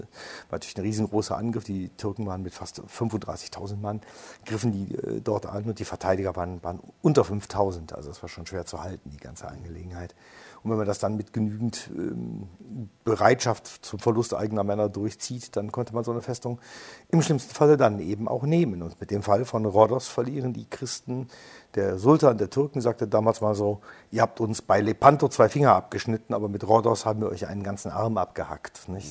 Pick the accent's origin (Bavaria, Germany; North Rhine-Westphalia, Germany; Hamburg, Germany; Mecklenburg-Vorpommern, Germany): North Rhine-Westphalia, Germany; Bergisch Gladbach; ich bin im Schatten dieses Ordens groß geworden tatsächlich. Also ich habe meine Jugend verbracht in Bergisch Gladbach.